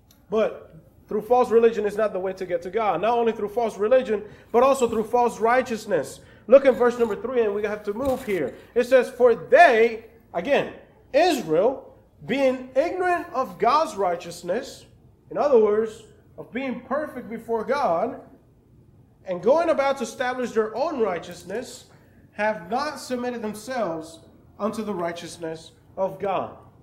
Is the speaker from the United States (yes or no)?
no; Dominican Republic; I remember growing up in the Dominican Republic.